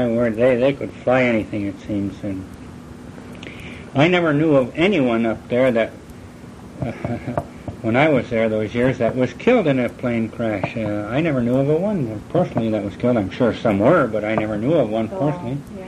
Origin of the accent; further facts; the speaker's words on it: Duluth, Minnesota, United States; moved away; And I came initially from Duluth, Minnesota in 1936, and I would write home, and it would take 3 weeks for a letter to get to Duluth from me